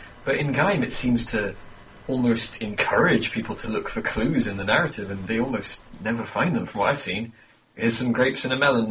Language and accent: English; England, United Kingdom; I'm like, oh, this is like this, and this is like this, blah, blah, blah, I'm English.